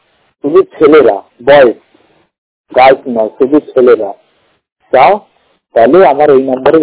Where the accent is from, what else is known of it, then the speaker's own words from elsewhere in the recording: Allahabad, Uttar Pradesh, India; আমার বাড়ি হলো এলাহাবাদ।